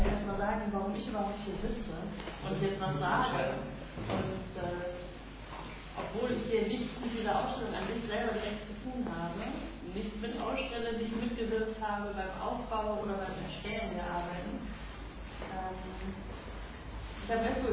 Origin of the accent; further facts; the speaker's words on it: Essen, North Rhine-Westphalia, Germany; dass Menschen einfach und Essen, wo ich herkomme, nicht so kurz dabei voneinander entfernt sind